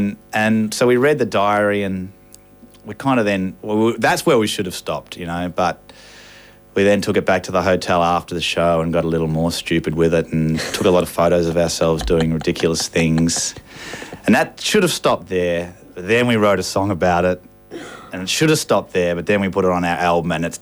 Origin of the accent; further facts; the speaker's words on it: Australia; I think we've finally, as Australian men, picked our knuckles up off the ground while we're walking upright